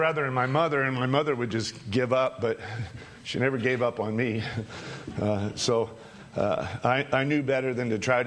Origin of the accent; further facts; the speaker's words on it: North Dakota, United States; But growing up in the North Country, in North Dakota, I don't know if it was my mom trying to give me something to do or to keep me busy.